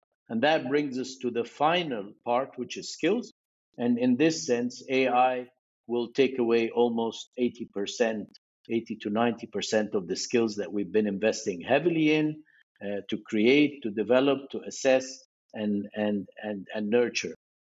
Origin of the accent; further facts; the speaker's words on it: Egypt; now in London, United Kingdom; I'm from Egypt originally